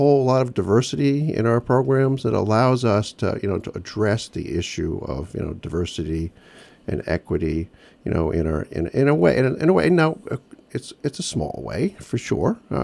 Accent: Greenwich, Connecticut, United States; I'm from Connecticut originally as well. I lived all my life here. I grew up in Greenwich originally

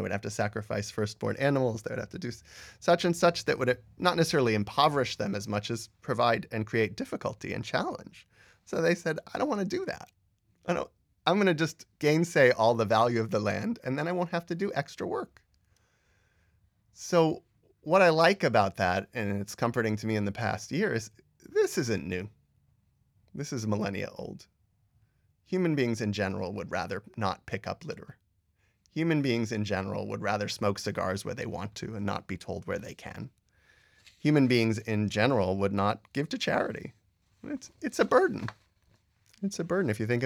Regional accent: United States; As an American or as a political theorist, I tend to like free markets.

